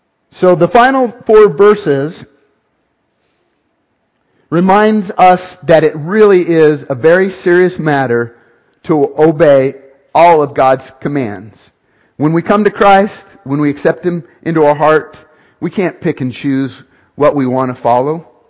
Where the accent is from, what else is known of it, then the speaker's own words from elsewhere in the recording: Riverton, Wyoming, United States; Years ago, I was a senior, must have been a senior in high school. I grew up in Riverton, Wyoming.